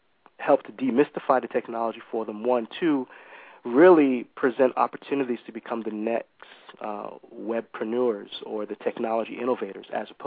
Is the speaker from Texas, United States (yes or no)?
no; New York City, New York, United States; also born or lived in Barbados; now in Atlanta, United States; I was born in Barbados, West Indies, raised in New York City in Harlem and Brooklyn, specifically East New York.